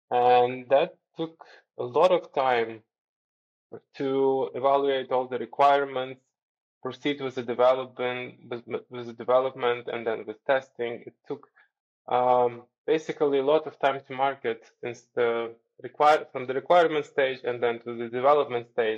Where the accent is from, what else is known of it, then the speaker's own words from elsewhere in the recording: Ukraine; I am originally from Ukraine.